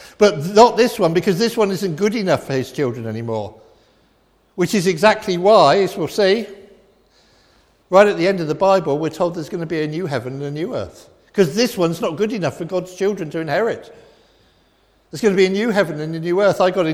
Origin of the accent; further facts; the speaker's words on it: Weston-super-Mare, South West England, United Kingdom; Now, I grew up in Western Supermare. I love the sea.